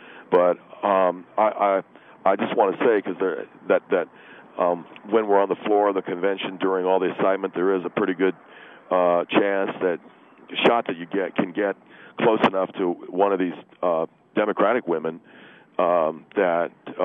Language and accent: English; United States; I'm from America.